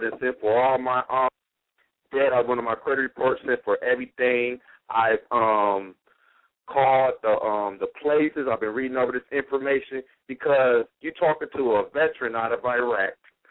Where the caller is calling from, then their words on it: Detroit, Michigan, United States; I'm calling from Detroit.